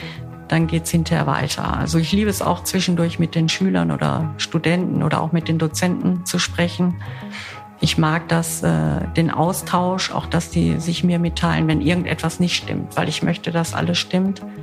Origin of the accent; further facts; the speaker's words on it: Essen, North Rhine-Westphalia, Germany; Ich komme ja aus Essen